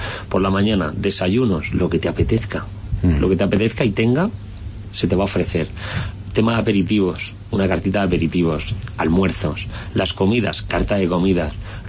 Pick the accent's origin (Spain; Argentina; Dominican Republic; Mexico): Spain; Alicante, Valencian Community; also born or lived in Aragon; Nosotros somos maños, pero joder, nos consideramos alicantinos. Llevamos aquí prácticamente toda la vida.